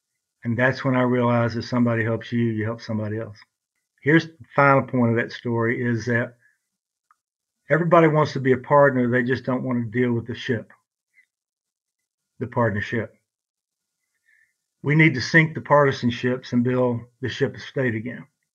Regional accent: Brownwood, Texas, United States; born or raised there

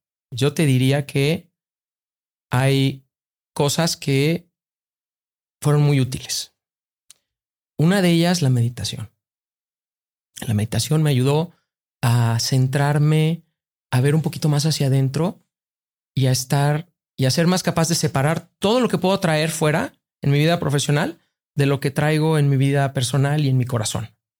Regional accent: Tuxpan, Veracruz, Mexico; moved away as an adult; also born or lived in New York; Entonces de ahí te llevé de mi infancia en Tuxpan a Nueva York, a banca, donde pues yo decía, ahora sí ya llegué.

